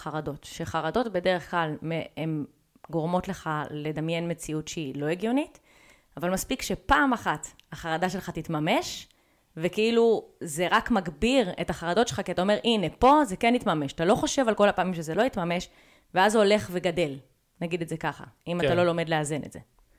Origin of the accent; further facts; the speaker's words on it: Giv'at Ze'ev, West Bank, Palestine; למדתי בגבעת זאב, ביסודי של גבעת זאב, איפה שגרתי כל הילדות שלי